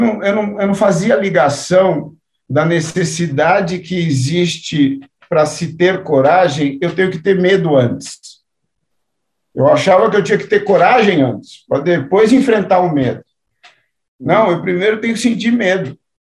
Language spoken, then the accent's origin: Portuguese; São Paulo, Brazil; a freguesia do Ó, né, o bairro onde nasci, na periferia de São Paulo.